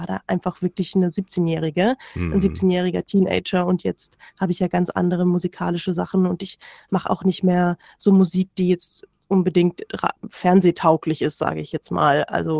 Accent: Bretten, Baden-Württemberg, Germany; Ich komme aus Bretten. Ich weiß nicht, ob Sie das kennen.

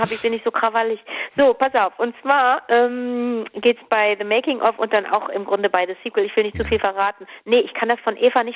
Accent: Cologne, North Rhine-Westphalia, Germany; Und ich bin ja Kölnerin, ich bin ja hier.

